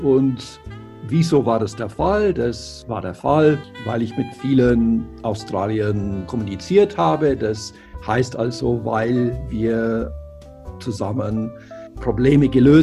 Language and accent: German; South East England, United Kingdom; first language English; German is a second language; ich bin aus Südostengland und habe also dann spreche also dann mit englischer Standardsprache.